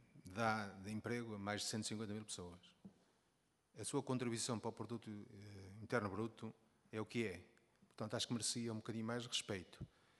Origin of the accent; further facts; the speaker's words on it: Porto, Portugal; eu sou do Porto